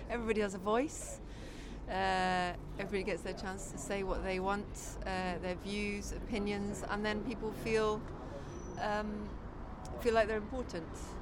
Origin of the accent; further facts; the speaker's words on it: United Kingdom; we haven't had a revolution because we're British, and maybe we don't do revolution.